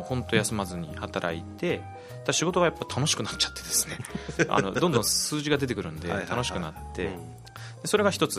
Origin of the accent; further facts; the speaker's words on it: Chiba, Japan; also born or lived in Tokyo / Yamaguchi; 僕は出身は千葉になると思いますね、はい、父の仕事の関係で小学校は4つ行ってるんで、もう東京も山口もいろんなとこ行きましたけどね、